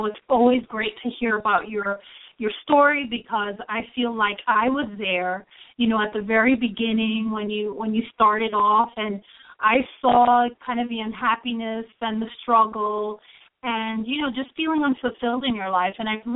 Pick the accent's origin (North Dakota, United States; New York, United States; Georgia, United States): New York, United States; New York City; I'm originally from New York City, having been born in Manhattan and raised here my entire life.